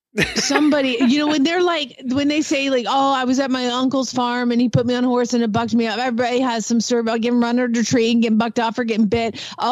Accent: Atlanta, Georgia, United States; I do remember, too, growing up in Atlanta when people would say, oh, can I come out and ride your horse?

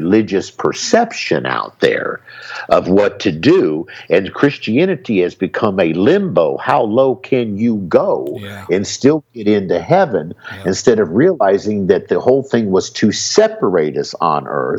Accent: United States; now in Negril, Jamaica; Now, of course, I live in Negril, Jamaica, and I'm from America, okay? My life is from America.

